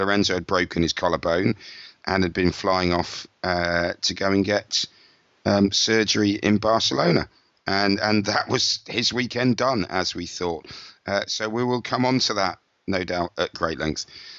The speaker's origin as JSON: {"language": "English", "region": "England", "country": "United Kingdom", "said": "I'm not actually Welsh. I'm an economic migrant."}